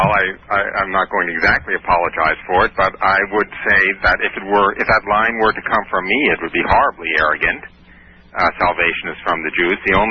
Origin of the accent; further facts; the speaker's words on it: New York, United States; And I was raised outside of New York City in a kind of typical German-Jewish refugee community.